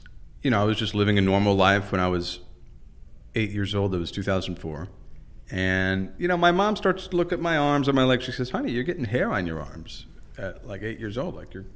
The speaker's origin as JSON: {"language": "English", "town": "Weathersfield", "country": "United States", "tie": "born or raised there", "said": "So when I was like 12 or 13, I started really like super local in my hometown of Weathersfield."}